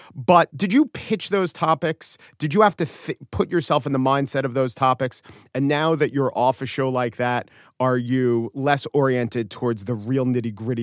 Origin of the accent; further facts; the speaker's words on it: New York, United States; As a New Yorker, I thought the word drawer was draw.